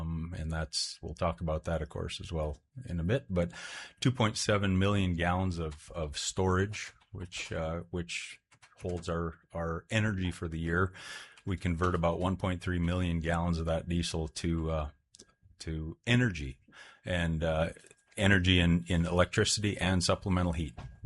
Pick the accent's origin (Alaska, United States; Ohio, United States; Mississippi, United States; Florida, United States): Alaska, United States; Dillingham; I was born and raised in Dillingham.